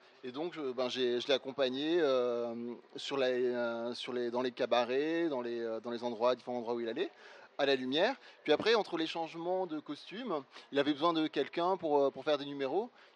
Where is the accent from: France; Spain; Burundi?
France; Toulon, Provence-Alpes-Côte d'Azur; parce que j'ai grandi à Toulon avant d'être à Marseille, hein, j'étudiais à Marseille.